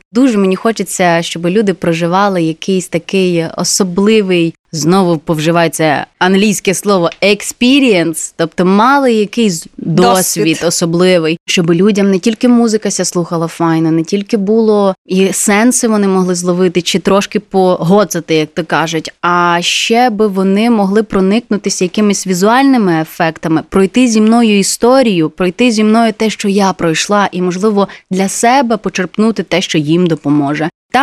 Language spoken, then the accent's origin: Ukrainian; Carpathians, Ukraine; moved away as an adult; дуже хочемо принести туди файного українського, карпатського. Я точно знаю, що мій рідний край за 18 років, як я там жила, вклав у мене чимало